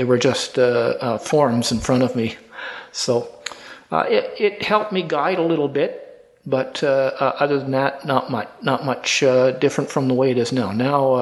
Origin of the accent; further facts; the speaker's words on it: Edmonton, Alberta, Canada; I was born right here in Edmonton, actually, although I spent most of my adult life elsewhere.